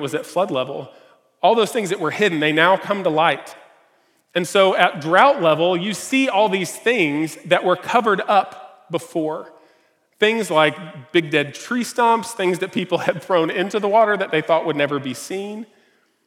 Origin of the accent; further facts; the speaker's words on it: Gallatin, Tennessee, United States; I grew up in Northeast Nashville in a little town called, it was a farming town called Gallatin.